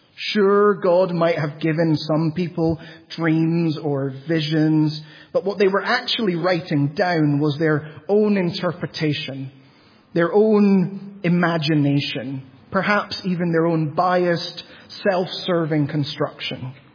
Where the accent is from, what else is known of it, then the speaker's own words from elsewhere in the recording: Peru; Growing up in Peru, in the part of Peru where we did, earthquakes were really common. My dad actually texted me 2 weeks ago. He and my mum live in Peru